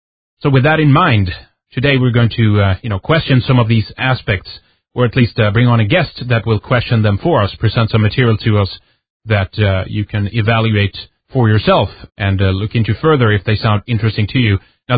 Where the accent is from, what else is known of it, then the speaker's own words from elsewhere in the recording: Sweden; English is a second language; welcome. Thank you for tuning in. … from Sweden, and this is Red Ice Radio